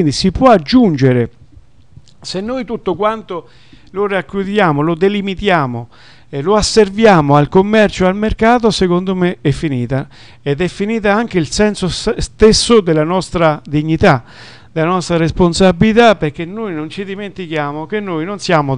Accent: Umbria, Italy; ci tengo perché sono umbro

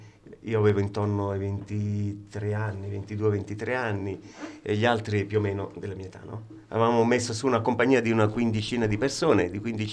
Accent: Milan, Lombardy, Italy; also born or lived in San Giorgio a Cremano; Siamo partiti da piccoli a San Giorgio a Cremano, poi tutta la famiglia è andata a Milano. Da Milano a Milano abbiamo cominciato a lavorare, a studiare, famiglia di 8 figli

